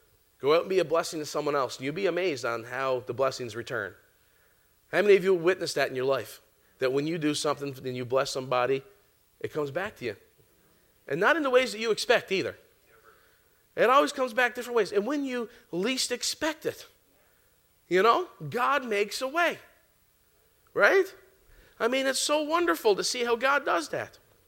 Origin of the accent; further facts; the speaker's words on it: Canada; You know, we're from Canada.